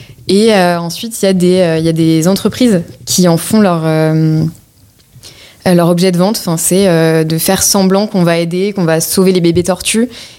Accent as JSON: {"language": "French", "country": "France", "said": "en tant que Française privilégiée"}